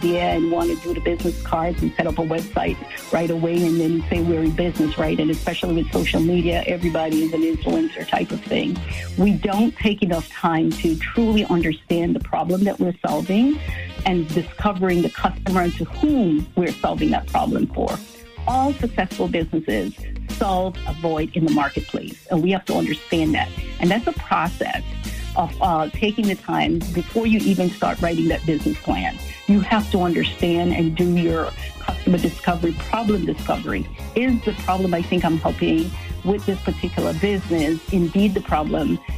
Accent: Belize; born or raised there; moved away as an adult; now in United States

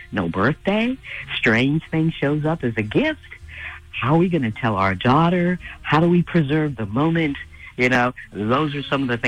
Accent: Pittsburgh, Pennsylvania, United States; born there; I was born in Pittsburgh and not raised in Pittsburgh. Yeah, I'm part of a military family.

